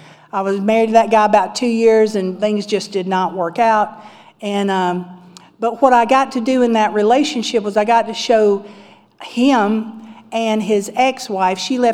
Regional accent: the South, United States; Because I'm from the South, right?

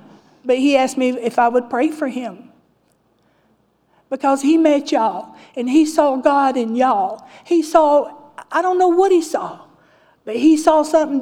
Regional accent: Georgia, United States; also born or lived in New Mexico; when Wendell retired, we wanted to come back to the water, to Georgia. He was raised in Florida. I was raised in Georgia.

